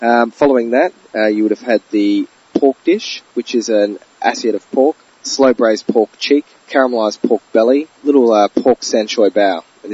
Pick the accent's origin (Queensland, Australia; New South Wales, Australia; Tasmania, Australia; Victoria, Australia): Victoria, Australia; Melbourne; I'm from Melbourne originally